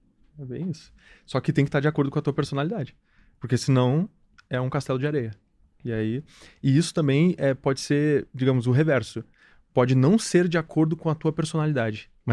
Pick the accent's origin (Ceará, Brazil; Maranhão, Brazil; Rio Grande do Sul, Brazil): Rio Grande do Sul, Brazil; Porto Alegre; born there; also born or lived in Barreiras; nasci em Porto Alegre, mas morei lá.